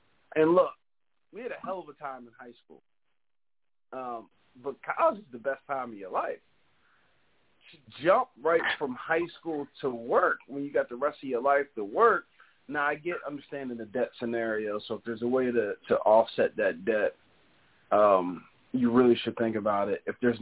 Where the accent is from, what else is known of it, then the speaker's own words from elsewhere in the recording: New Jersey, United States; I really considered going to Delaware just because that was right down the street from where we grew up in Jersey.